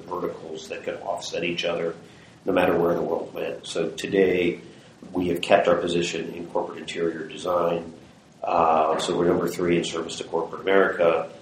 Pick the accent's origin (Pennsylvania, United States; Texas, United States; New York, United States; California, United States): Pennsylvania, United States; Philadelphia; I come from Philadelphia and, my hockey coach was from Minnesota and that's how I got here, but knew no one.